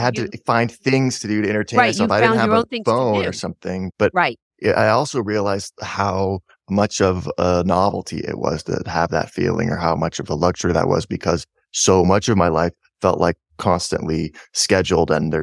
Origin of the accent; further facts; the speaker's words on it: Portland, United States; I grew up in Portland where if it snows an inch, it's like the whole, everybody freaks out.